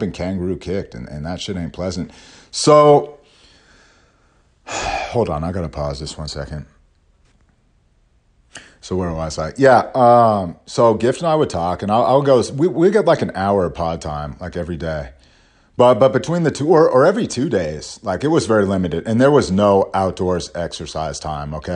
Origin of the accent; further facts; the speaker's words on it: Berkeley, California, United States; But we're both from Berkeley. So we both, you know, we grew up in the same area.